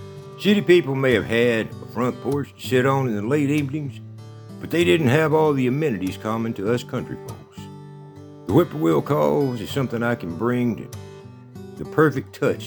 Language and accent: English; Bandera, Texas, United States; I can't imagine any kid having a better life than I had while growing up in Bandera.